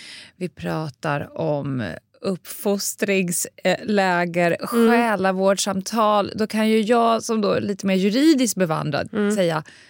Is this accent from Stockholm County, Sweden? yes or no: yes; Stockholm, Stockholm County, Sweden; för jag är också uppväxt på Södermalm.